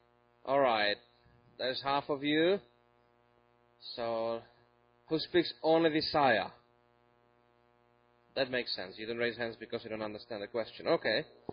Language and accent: English; Czechia; I am from the Czech Republic.